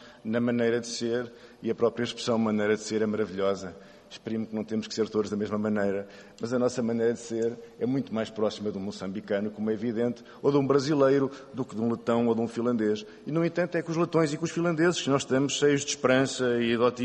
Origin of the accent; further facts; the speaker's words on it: Portugal; alguém como eu ainda nasci num país, num Estado que se dizia pluricontinental e atingi a maioridade num Estado que tinha descoberto que afinal era europeu